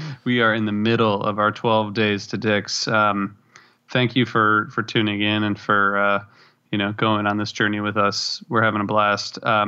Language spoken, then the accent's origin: English; Ohio, United States; And I think partially because I'm from Ohio